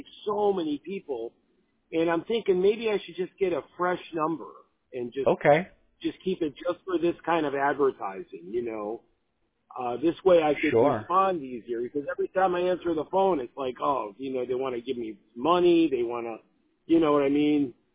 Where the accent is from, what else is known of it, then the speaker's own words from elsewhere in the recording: Washington, District of Columbia, United States; born there; we could do Washington, D.C. I was born in Washington, D.C.